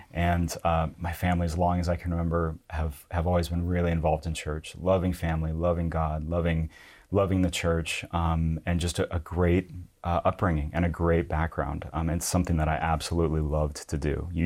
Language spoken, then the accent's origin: English; Las Vegas, Nevada, United States; So that's where a lot of my upbringing came from, was in the Southwest. So I grew up in Las Vegas, Nevada